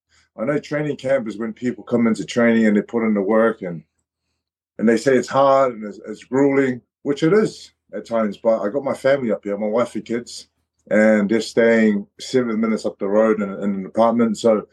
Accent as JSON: {"language": "English", "region": "Auckland", "country": "New Zealand", "tie": "born or raised there", "said": "growing up in South Auckland"}